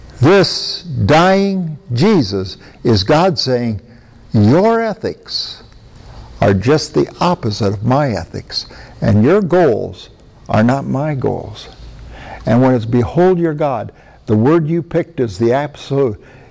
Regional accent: Iowa, United States; born there; I was born in Iowa with a farmer named Garth.

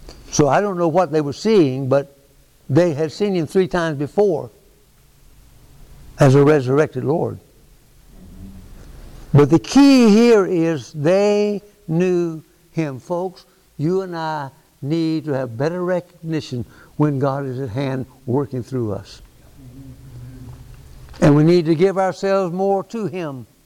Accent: Jacksonville, Florida, United States; When I was a boy growing up in Jacksonville, Florida, we had a group of ladies and a couple of men who met every Wednesday morning at our church

